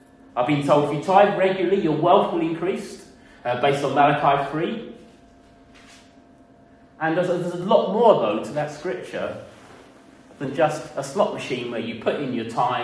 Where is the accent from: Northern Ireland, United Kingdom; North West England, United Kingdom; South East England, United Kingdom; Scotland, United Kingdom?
South East England, United Kingdom; Maidstone; So when I was growing up in the Assemblies of God Church in Maidstone